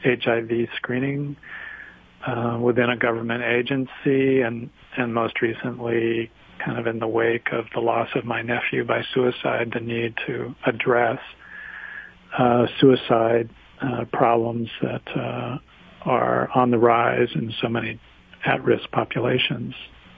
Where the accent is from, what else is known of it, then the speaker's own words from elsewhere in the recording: Pacific Northwest, United States; Well, I grew up in the Northwest and just enjoyed rivers and walking through forests